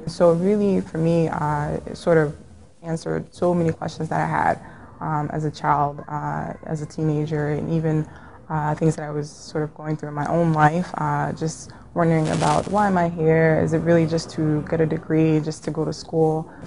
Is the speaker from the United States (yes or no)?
yes; New Jersey, United States; I also lived in my hometown, New Jersey, when I was teaching as an Islamic school teacher there.